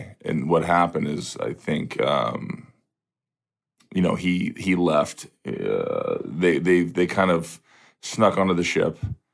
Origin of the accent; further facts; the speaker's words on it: Iowa, United States; I left at a very young age, but I was raised in Iowa, which is really people wouldn't think is great. I think it's really great. I grew up in the Midwest